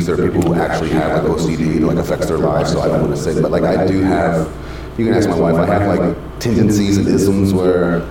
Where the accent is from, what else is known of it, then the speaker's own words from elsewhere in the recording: Kentucky, United States; And I grew up in Kentucky. We walk around with no shoes a lot.